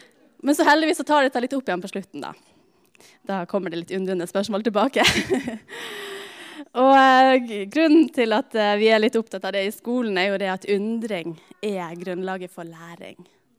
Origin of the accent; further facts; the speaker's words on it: Stokmarknes, Nordland, Norway; Det er liksom flere folk enn det bodde det på Stokmarknes der jeg kommer ifra.